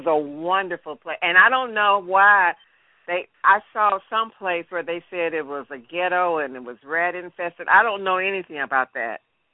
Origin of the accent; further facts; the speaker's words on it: St. Louis, Missouri, United States; Well, I was born downtown. I was born in the Mill Creek area. And I lived in the Mill Creek area until they came through and just tore it down. I was there until 1958.